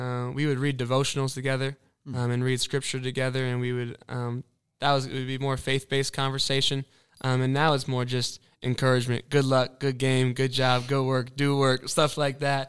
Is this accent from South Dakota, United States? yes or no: no; Minnesota, United States; Well, I'm from Minnesota, So you always look forward to going to the barn.